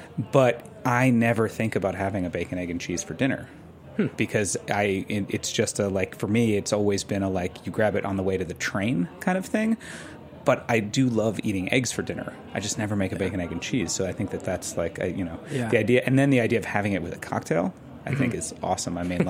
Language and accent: English; New York, United States; The other egg dish that comes to my mind growing up in New York, actually, is what we used to call Leo eggs.